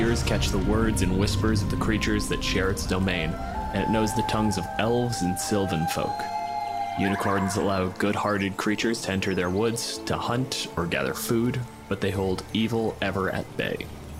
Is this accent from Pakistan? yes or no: no; Canada; My pronouns are he, him, and I'm a physicist from Canada.